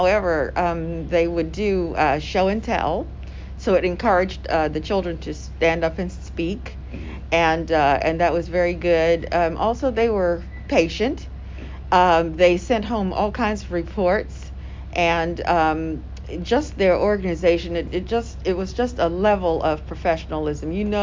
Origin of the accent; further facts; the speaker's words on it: Baltimore, Maryland, United States; born there; Was born in Baltimore, Maryland.